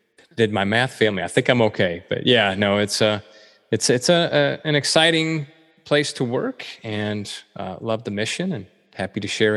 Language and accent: English; Wisconsin, United States; moved away as an adult; So I'm a cheesehead by upbringing. I was born and raised in Wisconsin, left there when I was 22. I guess I've spent the last 26 years out in the Great Plains.